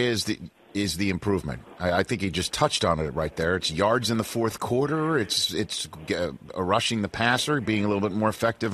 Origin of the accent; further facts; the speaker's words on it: New York, United States; you know, I'm a New Yorker and I grew up a Jet fan.